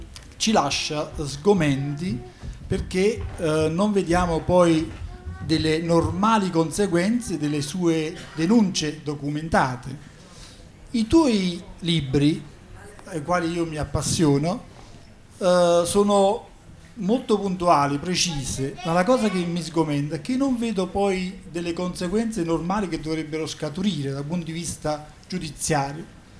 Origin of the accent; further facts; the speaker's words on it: Naples, Campania, Italy; Nella mia regione d'origine, io sono napoletano